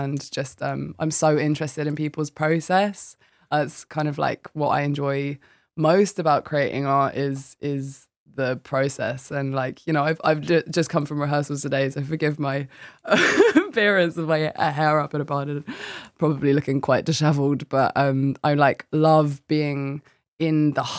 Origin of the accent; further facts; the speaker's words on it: Cork, Munster, Ireland; born there; moved away; So I'm Irish. We were born in Cork, moved over. My dad and my mum are both, my mum's Passage West, my dad's North Cork.